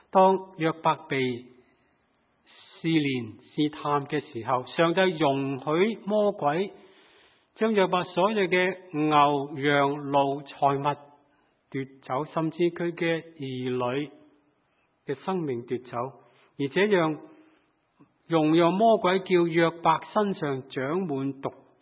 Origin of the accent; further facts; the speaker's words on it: Hong Kong; 当我细个时候在香港长大